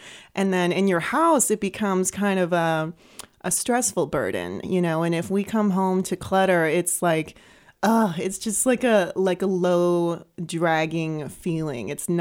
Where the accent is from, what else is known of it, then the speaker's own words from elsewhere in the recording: San Francisco, California, United States; now in St. Louis, United States; So I'm from San Francisco, California originally. And I love it. I love the Bay Area.